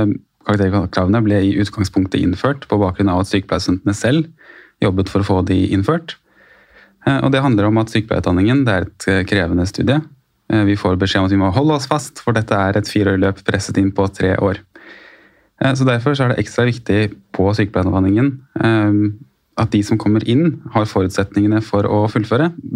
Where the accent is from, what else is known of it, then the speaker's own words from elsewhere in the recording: Lier, Buskerud, Norway; Jeg kommer opprinnelig fra Lier, som er like ved Drammen.